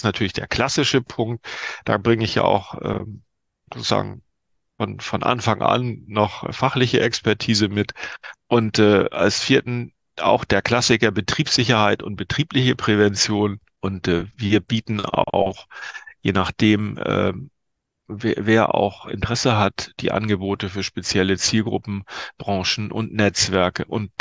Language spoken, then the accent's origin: German; Schleswig-Holstein, Germany; in meine alte Heimat an die Ostsee